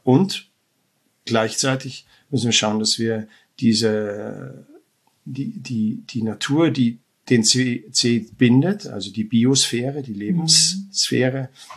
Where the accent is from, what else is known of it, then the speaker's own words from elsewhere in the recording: Munich, Bavaria, Germany; ich bin ursprünglich aus München.